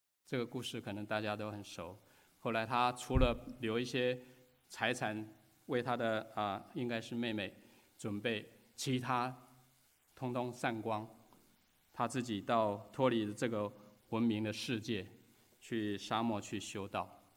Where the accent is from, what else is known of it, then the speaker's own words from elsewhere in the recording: China; 我们中国人所说的嫁鸡随鸡，嫁狗随狗，有点相似啊。